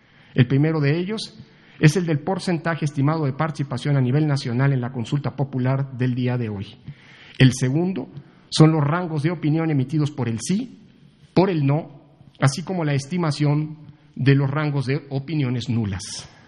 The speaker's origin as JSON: {"language": "Spanish", "country": "Mexico", "said": "Como mexicanas y mexicanos, todas y todos"}